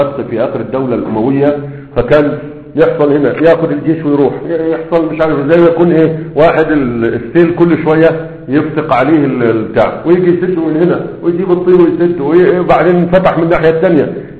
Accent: Egypt; هرب راح عندنا في مصر في بوصير

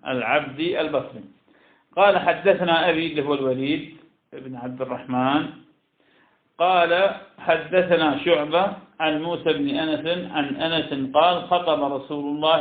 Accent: Iraq; كان عندنا بالعراق ما يسمى بالستيكوتين

